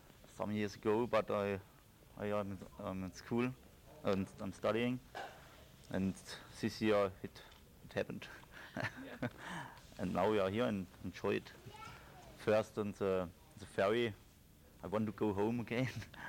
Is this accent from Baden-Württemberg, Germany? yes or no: yes; Baden-Württemberg, Germany; English is a second language; And I'm from Germany, Black Forest.